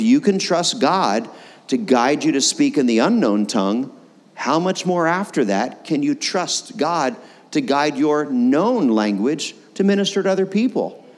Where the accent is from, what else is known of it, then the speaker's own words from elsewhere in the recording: Pennsylvania, United States; I was raised in Pennsylvania. That's why I'm a godly Eagles fan.